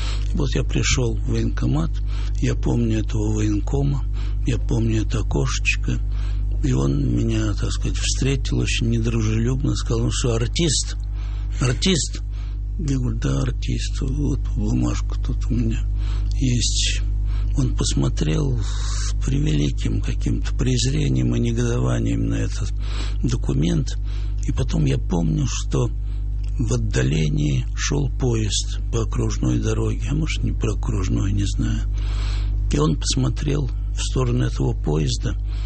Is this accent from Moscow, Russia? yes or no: yes; Moscow, Russia; Хотя я был коренным москвичом и, конечно, никуда не хотел уезжать.